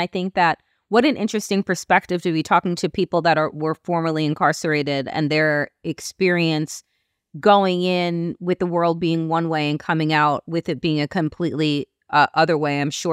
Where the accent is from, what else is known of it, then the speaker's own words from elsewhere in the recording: Long Island, New York, United States; I'm from Long Island, New York, and where I have grown up, I've told you, out east on Long Island in Suffolk County, has become incredibly red.